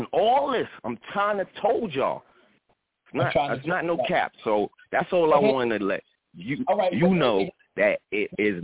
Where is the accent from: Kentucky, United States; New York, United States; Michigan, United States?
New York, United States; Brooklyn; now in North Carolina, United States; I'm from Brooklyn originally, but I got family in the South, which we all do, some of us all do, and I got a house down here now.